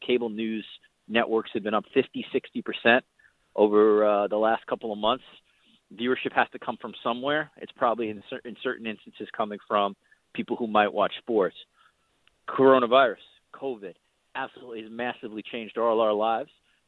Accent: United States; now in Canada; just as an American living in Canada

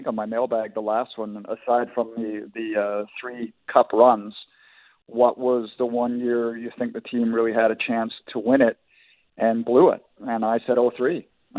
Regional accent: Abbotsford, British Columbia, Canada; grew up in Abbotsford and worked at Leadview

